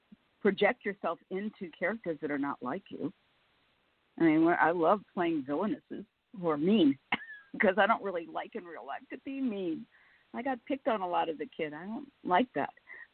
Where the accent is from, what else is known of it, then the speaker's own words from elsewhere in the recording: St. Louis, Missouri, United States; Chicago? I'm a St. Louis girl.